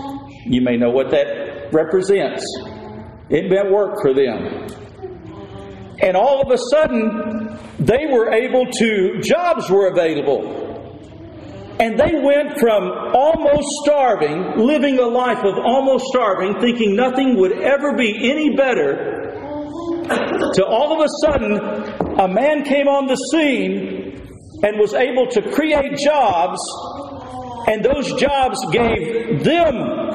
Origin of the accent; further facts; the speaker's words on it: the South, United States; I grew up in the South. My grandparents grew up in the Depression, in the 20s, in the 30s.